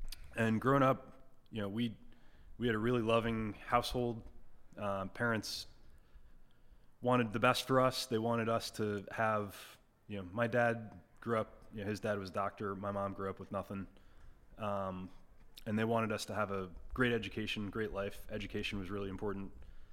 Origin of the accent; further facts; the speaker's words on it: Detroit, Michigan, United States; So grew up, born in Michigan, mm-hmm. Detroit, Michigan.